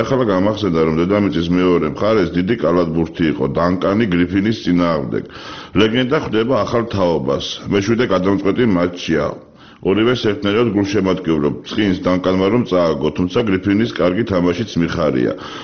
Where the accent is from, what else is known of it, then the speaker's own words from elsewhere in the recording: Tbilisi, Georgia; მე ძალიან მიყვარს ჩემი ქალაქი. დედამიწაზე ყველაზე ძვირფასი ადგილია. ჩემი ბავშვობის უბნები სოლოლაკი და ვერა განსაკუთრებით მიყვარს.